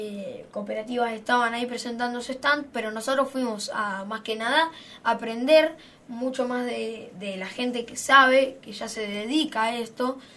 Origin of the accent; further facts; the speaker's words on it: La Pampa, Argentina; nosotros como somos de La Pampa, fuimos a un viaje a Santiago del Estero